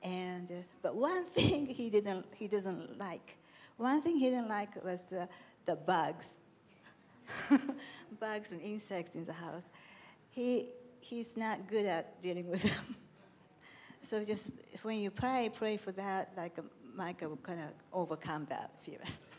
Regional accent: Kyoto, Japan; English is a second language; So I decided to go down to Kyoto, my hometown, and so of course, just before 8 o'clock, I felt a big shake. My hometown is very close to the epicenter

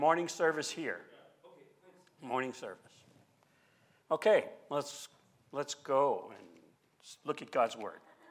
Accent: Louisiana, United States; I'm from Southwest Louisiana.

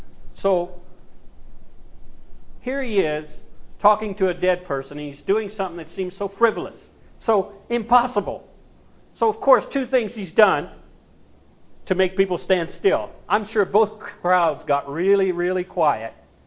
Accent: the South, United States; I'm from the South. We don't play with dead things, so.

